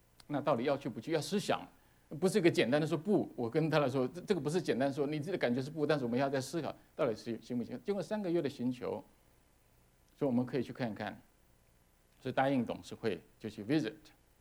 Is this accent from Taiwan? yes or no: yes; Taiwan; 我们从台湾来的发音不是很准